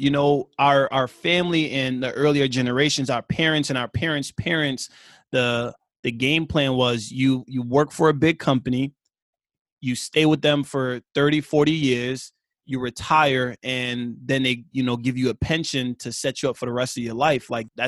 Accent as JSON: {"language": "English", "town": "Queens", "region": "New York", "country": "United States", "tie": "born or raised there", "said": "And, you know, growing up in Queens, all I know is Queens."}